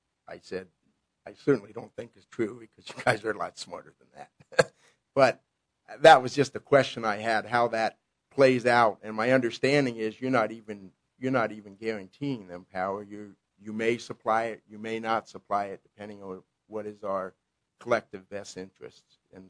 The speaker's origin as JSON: {"language": "English", "region": "Ohio", "country": "United States", "said": "you know, my wife grew up here, but I was from Ohio."}